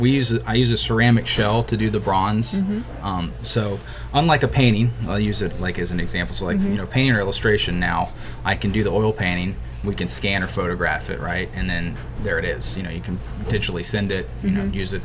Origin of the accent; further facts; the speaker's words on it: Florida, United States; So, you know, it was all part of like growing up in Florida